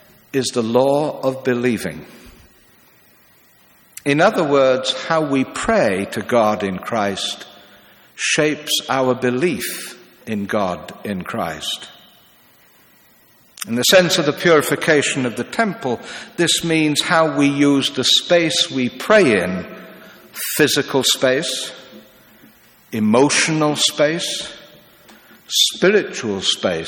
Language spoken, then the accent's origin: English; Hull, Yorkshire and the Humber, United Kingdom; I decided I wanted to go to the oldest church in my hometown, St. Mary's, Lowgate, right in the centre of Hull